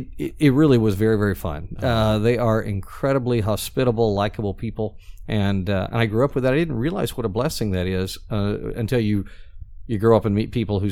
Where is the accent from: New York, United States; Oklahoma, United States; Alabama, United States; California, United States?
Oklahoma, United States; Bethany; I grew up in Bethany, Oklahoma.